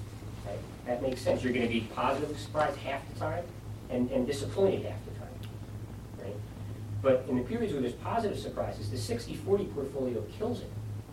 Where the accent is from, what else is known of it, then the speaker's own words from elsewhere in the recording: Ireland; I can say that because I'm Irish